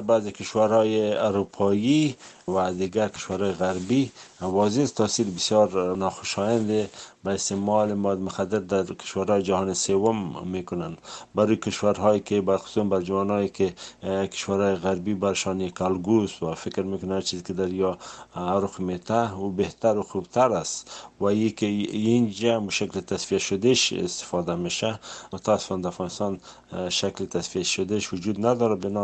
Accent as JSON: {"language": "Persian", "country": "Afghanistan", "said": "ما از افغانستان اومدیم"}